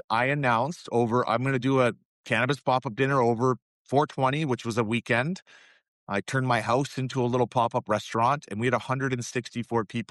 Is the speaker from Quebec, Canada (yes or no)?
no; Vancouver, British Columbia, Canada; so I'm from Canada, Vancouver. That's where I grew up. Lived all over the west coast of Canada, up in the Pacific Northwest.